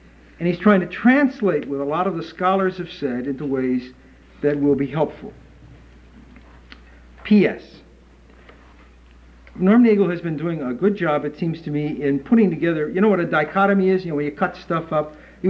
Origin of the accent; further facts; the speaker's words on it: Chicago, Illinois, United States; from Chicago, suburban Chicago.